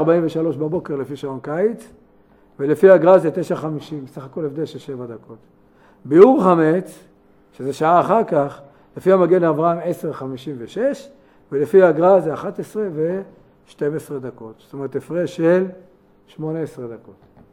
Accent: Jerusalem, Jerusalem District, Israel; זה השיטה שלנו, אנחנו ירושלמים

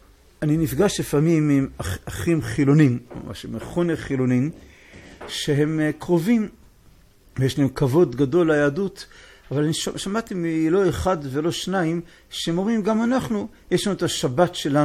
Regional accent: Hebron, West Bank, Palestine; כי אני כל כך ככה בא לחזק את יישוב ארץ ישראל, הרי אני בא מחברון

